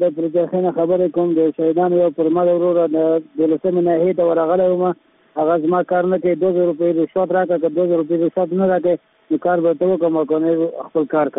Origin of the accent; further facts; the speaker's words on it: Helmand, Afghanistan; زه د هلمند ولایت یم